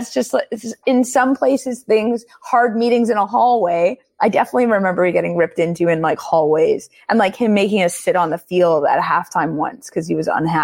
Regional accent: Quebec, Canada; And look, Amy and I are from Quebec. We're not French from France, from Quebec. It's just different.

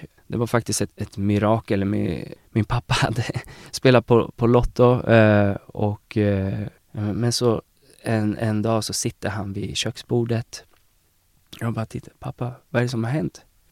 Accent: Eskilstuna, Södermanland, Sweden; now in Uppsala, Sweden; Jag är uppvuxen i Eskilstuna. Bodde där i 37 år

